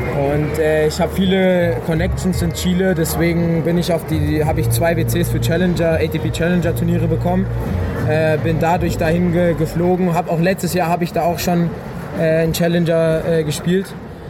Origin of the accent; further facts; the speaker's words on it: Germany; Ich werde immer Deutscher bleiben. Also ich bin hier geboren und meine Heimat ist Deutschland.